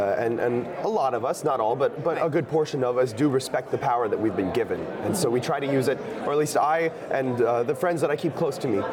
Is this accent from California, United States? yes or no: yes; Hollywood, California, United States; I just, growing up in Hollywood, I saw the lack of masculinity on the stage